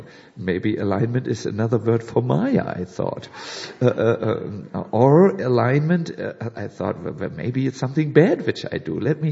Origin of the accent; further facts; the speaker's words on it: Germany; I'm sorry, I'm from Germany, and Germans just can't express themselves in a more polite way.